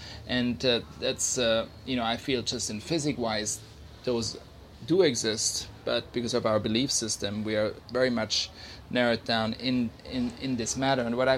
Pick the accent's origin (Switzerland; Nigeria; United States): Switzerland; I grew up in Switzerland in the mountains, and I didn't have a lot of friends growing up. It was very sort of isolated.